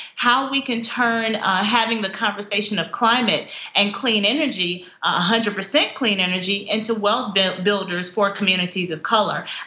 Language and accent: English; Mississippi, United States; That was certainly my experience, both as a kid growing up in the Mississippi Delta